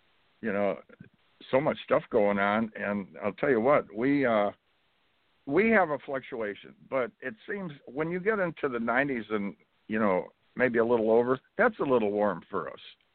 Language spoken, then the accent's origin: English; Chicago, Illinois, United States; I was from Chicago and it gets hot there, but this kind of stuff.